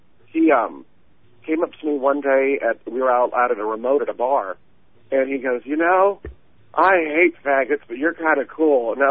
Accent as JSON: {"language": "English", "town": "Fort Wayne", "region": "Indiana", "country": "United States", "tie": "born or raised there", "also_born_or_lived": "Hendersonville, Tennessee", "said": "I grew up in Fort Wayne, and then we moved down to Tennessee, Hendersonville, Tennessee. We lived there for a year, and then moved back up"}